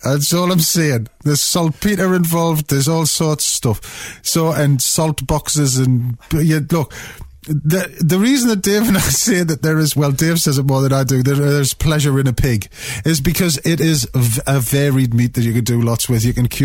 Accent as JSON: {"language": "English", "region": "North East England", "country": "United Kingdom", "lives_now": "King's Lynn, United Kingdom", "said": "I'm a Geordie exile."}